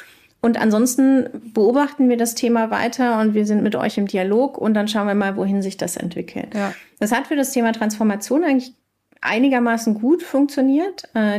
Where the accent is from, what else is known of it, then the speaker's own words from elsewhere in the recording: Cologne, North Rhine-Westphalia, Germany; als Kölnerin war es noch schlimmer sozusagen.